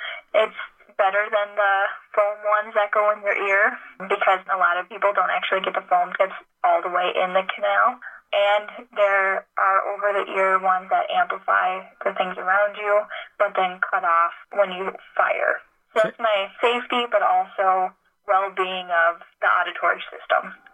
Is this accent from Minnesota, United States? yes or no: yes; Minnesota, United States; So I'm from Minnesota, but my significant other is from Wisconsin, so I actually get to do both deer seasons.